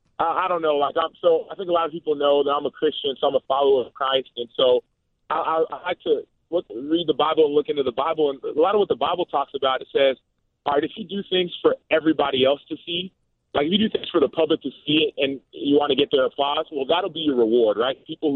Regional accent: Texas, United States; In fact, even though I grew up in Texas, my brother, he was the first one in … to play football.

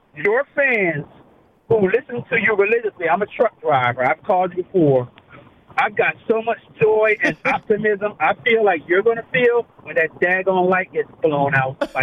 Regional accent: Maryland, United States; I was born and raised on the Eastern Shore of Maryland.

